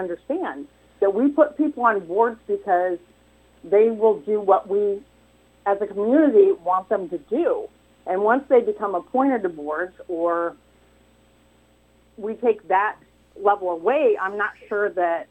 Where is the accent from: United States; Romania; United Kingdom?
United States; Illinois; I grew up in Mercer County, and I went to school here. Later on, I went to Western Illinois University